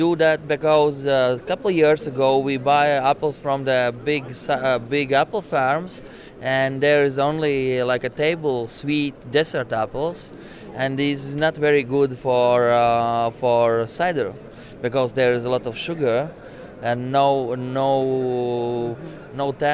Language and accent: English; Latvia; English is a second language; I'm from Latvia, and our cider firm is Murbūdu Sidra Darītava. We live in Riga